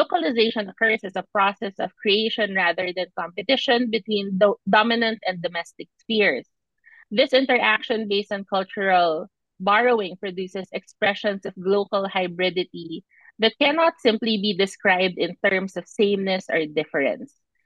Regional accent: Philippines; as a Filipino

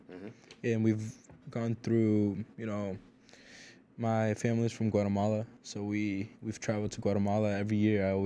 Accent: Beverly, United States; born there; So luckily, I was born here in Beverly.

